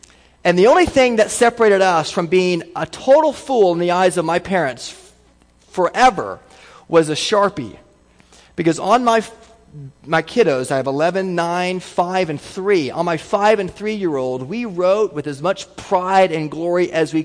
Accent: Texas, United States; here we are, these people from Oklahoma. I was originally from Texas.

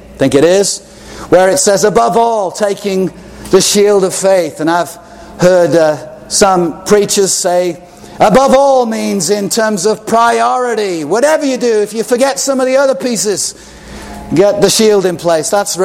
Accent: Chester, North West England, United Kingdom; I come from Chester in the north of now what is called England.

